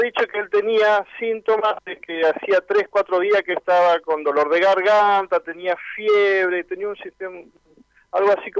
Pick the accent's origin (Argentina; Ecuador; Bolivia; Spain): Argentina; Santa Fe; No, en Santa Fe, Santa Fe. Yo tengo la sospecha de que me enfermé en Santa Fe, en mi pueblo transbordando.